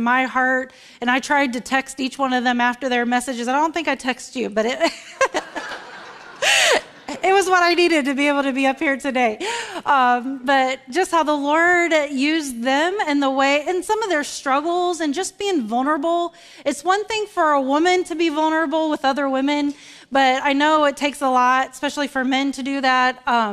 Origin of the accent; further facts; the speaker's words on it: Florida, United States; I am from Florida. I moved there when I was 2.